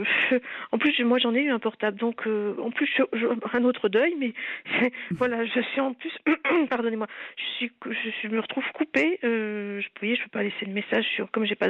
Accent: La Rochelle, Nouvelle-Aquitaine, France; born there; donc moi je suis née à La Rochelle

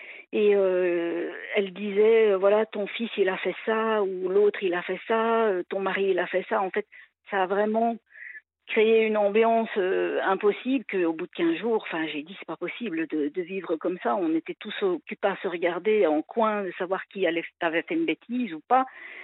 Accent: Belgium; parce qu'à l'époque je vivais en Belgique, je suis belge à la base.

